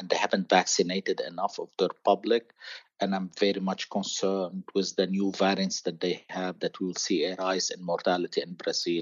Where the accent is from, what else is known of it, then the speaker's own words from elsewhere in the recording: Lebanon; when I grew up in Lebanon.